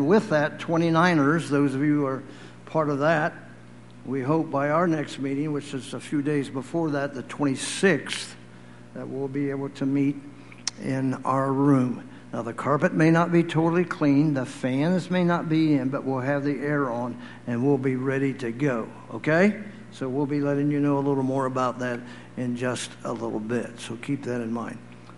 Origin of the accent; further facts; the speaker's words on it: Ohio, United States; He's from Michigan, and I'm from Ohio.